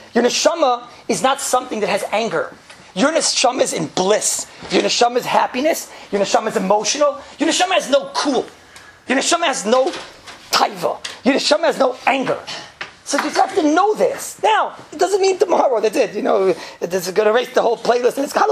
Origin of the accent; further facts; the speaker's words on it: New York, United States; And I was from New York, from the old country, right?